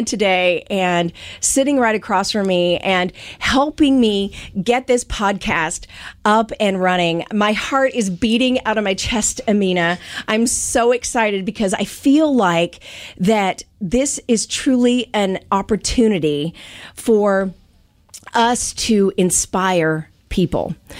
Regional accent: Arkansas, United States; also born or lived in Nashville; now in Seattle, United States; Now, see, I'm originally from Arkansas, real small town, okay? And when I moved to Seattle, I had been working in Nashville in country radio

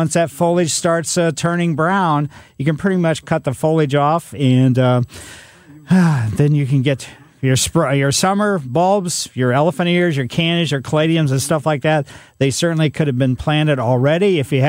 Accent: Ellisville, Missouri, United States; Actually, way more than that because I played in the outdoors as a kid growing up in Ellisville.

